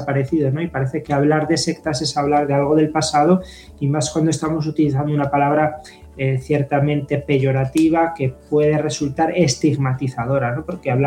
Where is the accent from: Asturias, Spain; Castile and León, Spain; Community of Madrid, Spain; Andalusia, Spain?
Castile and León, Spain; Zamora; Bueno, pues soy natural de Zamora.